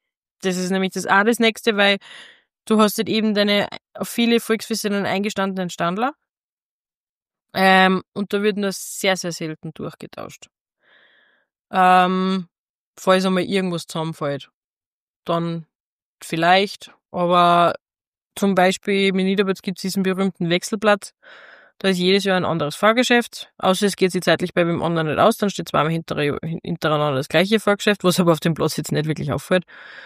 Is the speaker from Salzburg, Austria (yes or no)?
yes; Salzburg, Austria; ich bin zwar Salzburgerin